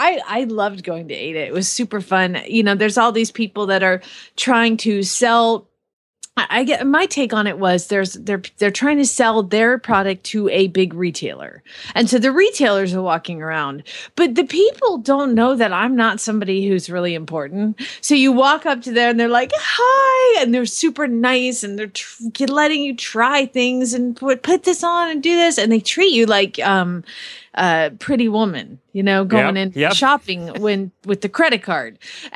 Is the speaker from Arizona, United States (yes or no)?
yes; Phoenix, Arizona, United States